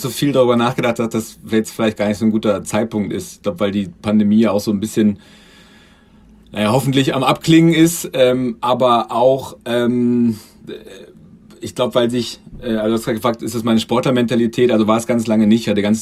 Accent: Göttingen, Lower Saxony, Germany; bin 34, komme ursprünglich aus Göttingen

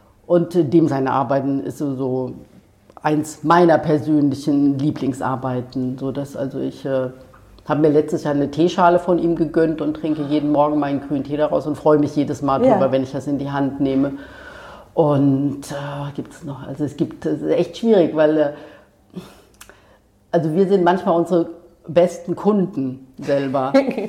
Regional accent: Ludwigshafen, Rhineland-Palatinate, Germany; also ich komme ja aus der Pfalz, aus Ludwigshafen.

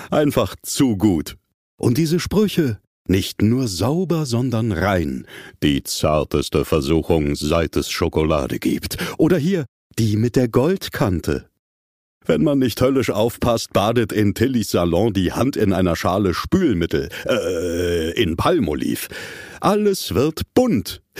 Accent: East Germany, Germany; Ich bin in der DDR aufgewachsen

